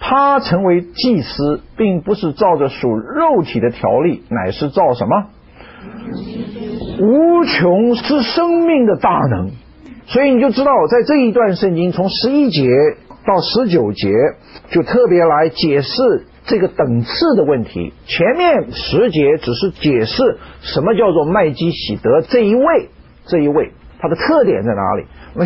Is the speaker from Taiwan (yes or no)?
no; China; 因为我们中国人没有旧约的背景